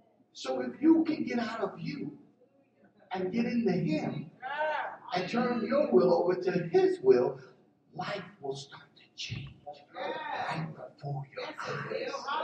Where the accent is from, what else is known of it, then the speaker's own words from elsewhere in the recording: Philadelphia, Pennsylvania, United States; although I talk about I'm the boy from Philly, right? I love my hometown, right, to a degree, but I love God more.